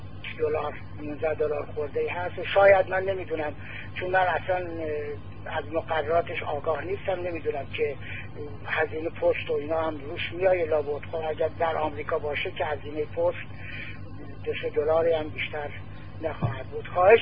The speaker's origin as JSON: {"language": "Persian", "country": "Iran", "said": "به عنوان یک ایرانی تشکر میکنم"}